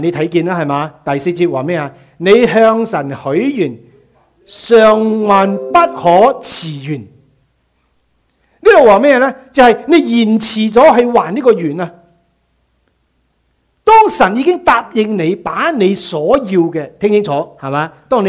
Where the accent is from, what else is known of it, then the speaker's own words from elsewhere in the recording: China; 其实我们心里是不信的，用我们中国人说得个讲字在神的面前